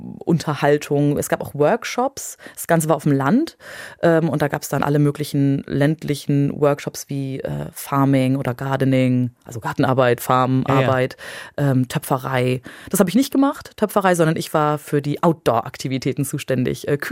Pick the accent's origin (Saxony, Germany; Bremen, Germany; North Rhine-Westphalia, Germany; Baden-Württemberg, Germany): Bremen, Germany; Wo ich herstamme, wo ich zu Hause bin, wo ich mich zu Hause fühle.